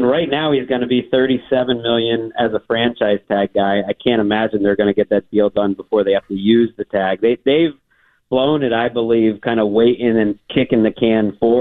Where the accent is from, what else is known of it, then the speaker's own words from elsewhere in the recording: Massachusetts, United States; And I grew up in Western Massachusetts.